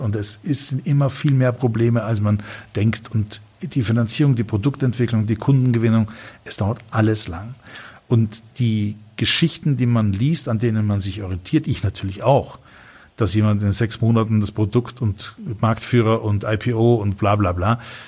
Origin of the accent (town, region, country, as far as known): Vienna, Austria